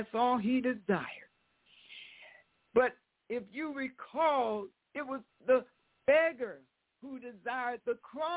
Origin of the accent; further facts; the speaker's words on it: the South, United States; And I remember this from my childhood and growing up in the South.